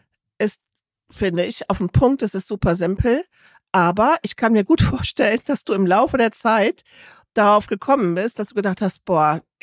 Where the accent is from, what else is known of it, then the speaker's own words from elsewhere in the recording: Rhineland, Germany; ich komme aus dem Rheinland